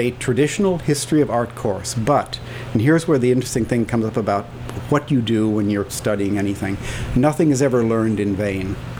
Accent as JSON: {"language": "English", "region": "Minnesota", "country": "United States", "tie": "born or raised there", "lives_now": "New York, United States", "said": "I grew up in Minnesota, absolutely. One of the many, many members of the Midwestern Mafia that headed east to New York."}